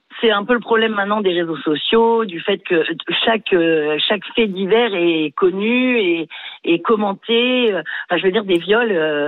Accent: Grenoble, Auvergne-Rhône-Alpes, France; Alors moi, je viens de Grenoble à la base

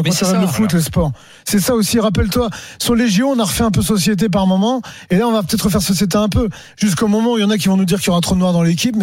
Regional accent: Senegal; Et puis, un matin, j'ai dit, non, à un moment donné, mec, faut pas que tu oublies d'où tu viens. Bam, j'ai mis 1-0 pour le Sénégal.

